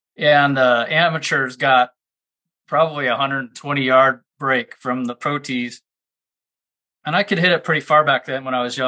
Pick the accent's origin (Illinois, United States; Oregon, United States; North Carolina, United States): Oregon, United States; because I actually spent most of my youth in Oregon. And at the time, Coors was not sold in Oregon because of pasteurization laws.